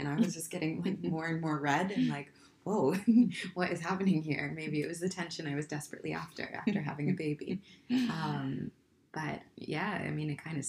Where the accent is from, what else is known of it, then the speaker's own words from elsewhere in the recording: United States; now in London, United Kingdom; Oh, I'm American, if you couldn't tell. Not Canadian.